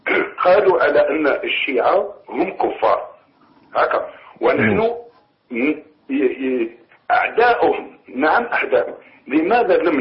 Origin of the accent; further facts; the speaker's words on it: Algeria; Arabic is a second language; أنا راني من الجزائر واسمح لي ما نتكلمش مليح مليح العربية